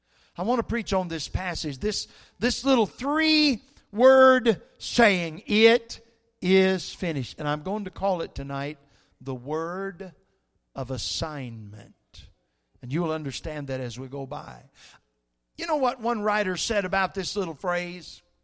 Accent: England, United Kingdom; and I just don't spend a lot of time with the Greek because I'm English.

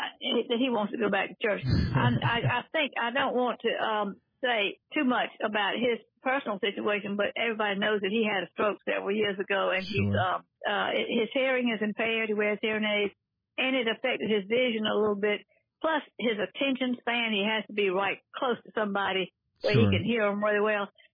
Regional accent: Philippines; born there; moved away; My daddy was a medical missionary to the Philippines, and so I was born in the Philippines, and he delivered me there.

